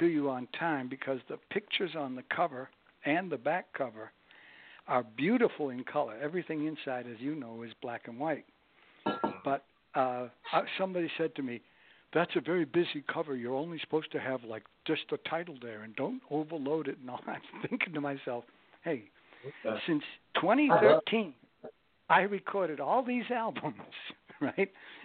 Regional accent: Boston, Massachusetts, United States; I'm originally from Boston, and I know what happens when Northeasters come ashore in the winter.

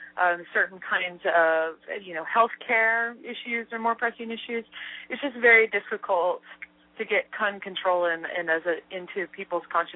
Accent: Texas, United States; And part of the reason I am is that I grew up in Texas. I've been around guns my whole life.

